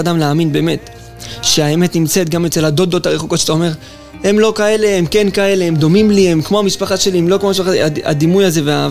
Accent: Ashdod, Southern District, Israel; באזור אשדוד, סביבות כיתה ת'

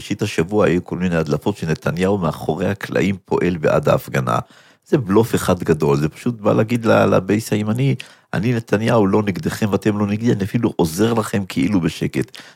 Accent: Jerusalem, Jerusalem District, Israel; אני טיפוס ירושלמי

